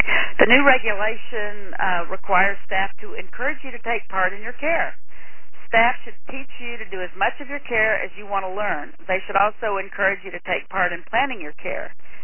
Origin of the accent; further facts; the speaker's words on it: the South, United States; And even though I'm from the South, I have a tendency to kind of talk fast